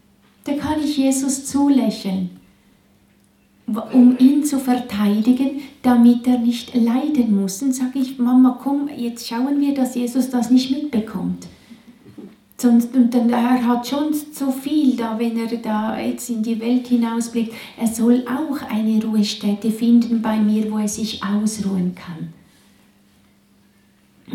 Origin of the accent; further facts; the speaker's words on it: Switzerland; accent: Swiss German; Ich muss immer so mit meinem Schweizerdeutsch da die Worte suchen. Ich gebe mir einfach Mühe, weil ich habe sonst auch schon in meinem Dialekt, habe ich schon Mühe mit der deutschen Sprache.